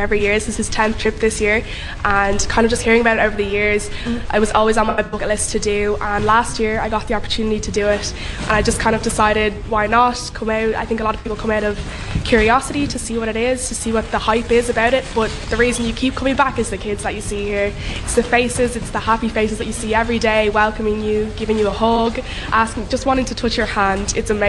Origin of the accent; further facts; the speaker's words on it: Dublin, Leinster, Ireland; I'm 18, I'm from Dublin, and I'm at university at the minute